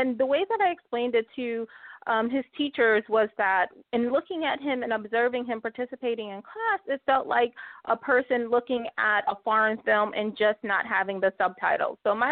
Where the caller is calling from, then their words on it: Delaware, United States; I'm calling from Delaware, so not New York, although I'm a New Yorker at heart and forever.